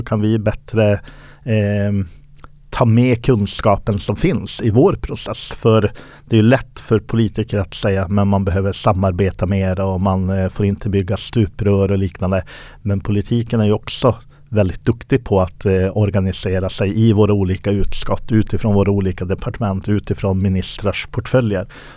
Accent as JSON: {"language": "Swedish", "region": "Norrbotten County", "country": "Sweden", "said": "Jag dels som norrbottning och med stuga i Skellefteå"}